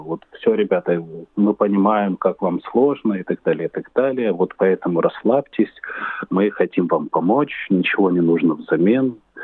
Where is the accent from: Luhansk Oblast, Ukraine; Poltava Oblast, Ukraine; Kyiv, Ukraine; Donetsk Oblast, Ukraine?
Luhansk Oblast, Ukraine; Luhansk; moved away; Я сам из Луганска, поэтому я был вынужден уехать, потерявши там все. Возможность вернуться домой, сам дом, связи и так далее. Я уже долго не живу в Украине, возвращался туда наездами.